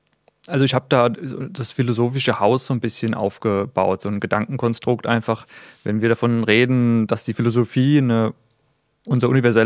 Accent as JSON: {"language": "German", "country": "Germany", "said": "sind wir Deutsche, so sind wir anders."}